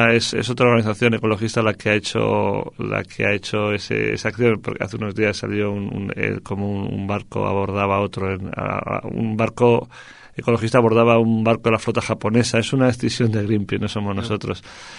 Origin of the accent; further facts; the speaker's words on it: Madrid, Community of Madrid, Spain; soy de Madrid, soy pues ya un poco talludito, 45 años